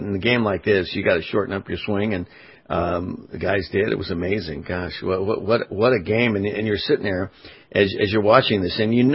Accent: Anaheim, California, United States; as I mentioned, when I was growing up in Anaheim

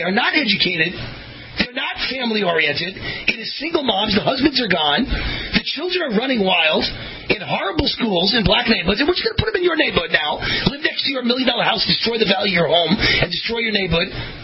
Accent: Mount Vernon, New York, United States; Because as a kid, I grew up in Mount Vernon, New York, the city of homes.

